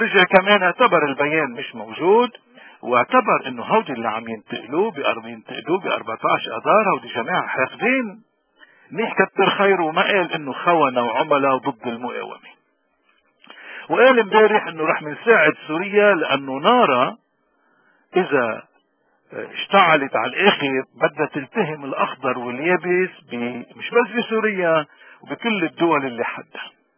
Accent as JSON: {"language": "Arabic", "country": "Lebanon", "said": "هذا الرئيس السوري قلبا وقالبا اللي ما بيشبهنا ابدا كلبنانيين وكموارنه خصوصا"}